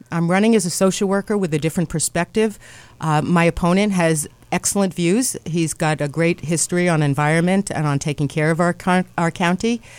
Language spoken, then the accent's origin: English; East Coast, United States; I think I'm from the East Coast. And there are no motorboats in reservoirs that people drink water.